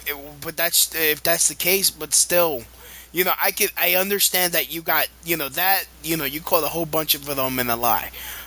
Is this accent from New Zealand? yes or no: no; Brooklyn, New York, United States; Wait a minute. I am from Brooklyn. I live near a Jewish neighborhood. You hear shiksa.